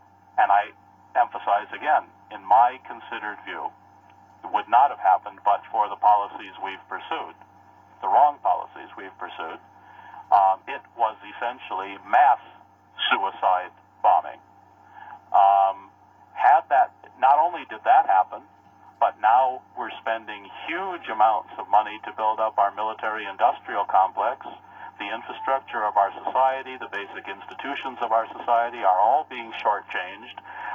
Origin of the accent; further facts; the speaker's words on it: Midwest, United States; I grew up in the Midwest, so I'm not unfamiliar with the United States.